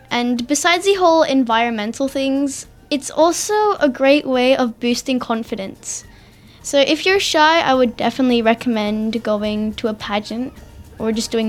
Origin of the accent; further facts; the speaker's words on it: Sydney, New South Wales, Australia; I am 10 years old. I am from Sydney, Australia.